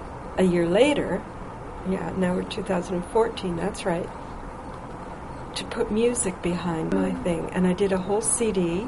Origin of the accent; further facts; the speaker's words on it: Toronto, Ontario, Canada; So, I grew up in Toronto.